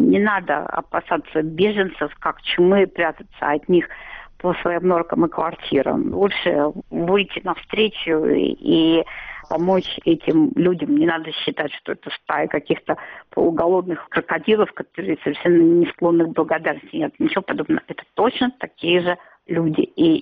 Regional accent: Saint Petersburg, Russia; moved away as an adult; now in Hungary

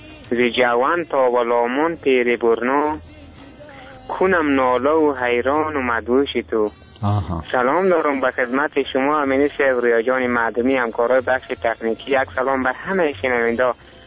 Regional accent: Badghis, Afghanistan; زادگاه ما همه بادغیس هست دیگه، زیاد دیگه از بطه همه ما افغانستان بادم که دوست داریم. ما هم افغانیم، بازم دیگه ای سرزمین زادگاه ما که میگه تولد شدیم، میگه سلام شدیم، بزرگ شدیم

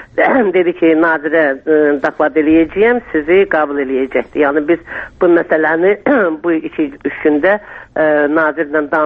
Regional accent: Nakhchivan, Azerbaijan; biz hamımız Naxçıvanlıyıq, biz bilirik

